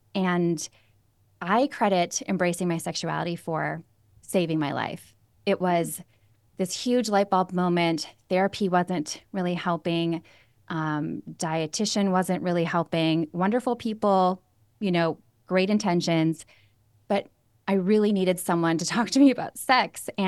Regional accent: Minnesota, United States; I grew up in Minnesota in a really loving family.

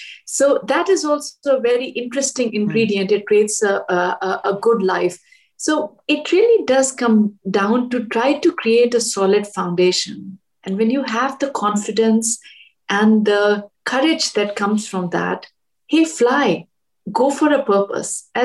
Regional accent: Delhi, India; I grew up in Delhi and it was in the mid 80s

